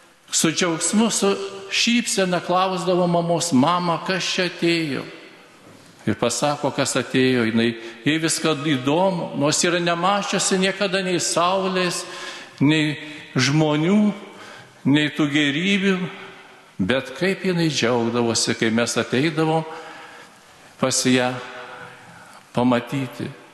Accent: Daugai, Alytus County, Lithuania; čia augau Daugų parapijoje, tėviškėje.

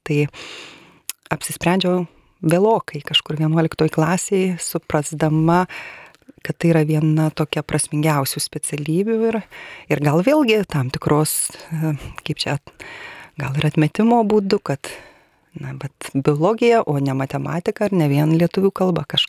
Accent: Prienai, Kaunas County, Lithuania; Esu kilus iš Prienų. Baigiau pirmąją vidurinę mokyklą, kuri šiandien yra atgavusi Žiburio gimnazijos vardą.

